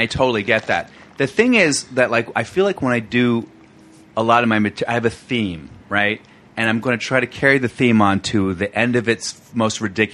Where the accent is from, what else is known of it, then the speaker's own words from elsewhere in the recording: New Delhi, Delhi, India; I'm from New Delhi. I'm from India. People do not realize why my accent.